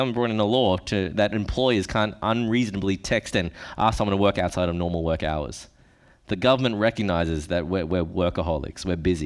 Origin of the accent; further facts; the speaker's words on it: Australia; if you don't know, I'm Australian, born Chinese, okay? I sound very Australian.